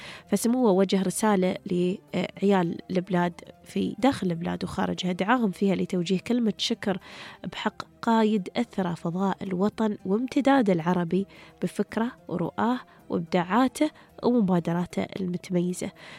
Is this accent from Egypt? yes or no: no; United Arab Emirates; بلادنا الإمارات أرض الوفا